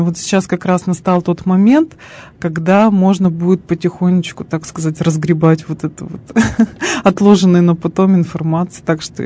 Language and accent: Russian; Karpinsk, Sverdlovsk Oblast, Russia; уехала в Екатеринбург, поступила в университет, на модельера-дизайнера, вот, а потом уехала в Карпинск, обратно в родной город.